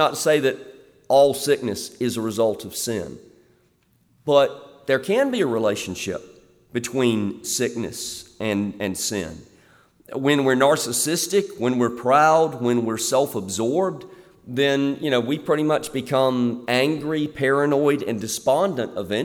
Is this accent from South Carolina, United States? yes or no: yes; Florence, South Carolina, United States; I grew up in Florence, South Carolina, which is only superseded by Columbia in its infernal hotness during the summer months.